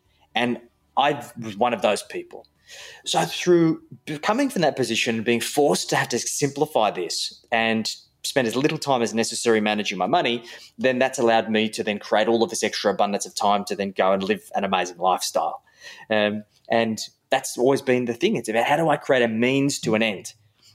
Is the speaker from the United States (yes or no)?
no; Wollongong, New South Wales, Australia; also born or lived in Sydney; So I was born in Wollongong, grew up in the Gong, And I moved around a little bit. My parents separated when I was very young, so I was always traveling between Wollongong and Sydney.